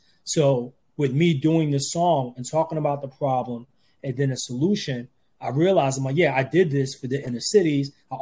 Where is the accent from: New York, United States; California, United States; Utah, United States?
New York, United States; Brooklyn; So we both grew up in New York. He grew up in Left Rack City in Queens. I grew up in Red Hook, Brooklyn.